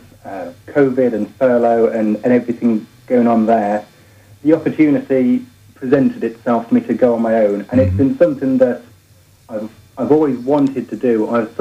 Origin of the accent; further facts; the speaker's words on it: England, United Kingdom; I'm originally from the Midlands.